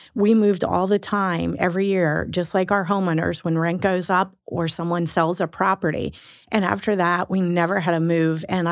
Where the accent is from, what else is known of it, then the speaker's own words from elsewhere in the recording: Norfolk, Virginia, United States; In Norfolk, Virginia.